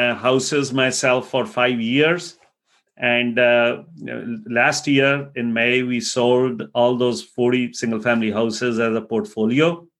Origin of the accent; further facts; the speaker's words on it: India; moved away as an adult; now in United States; I came here from India back in 2000